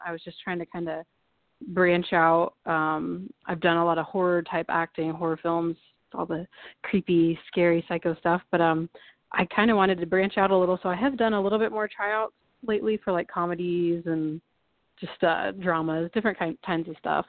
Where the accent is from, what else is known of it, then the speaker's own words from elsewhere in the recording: Lincoln, Nebraska, United States; also born or lived in California; And then when I moved home actually from California back to Lincoln, it was actually when I started meeting people who wanted to do actual movies.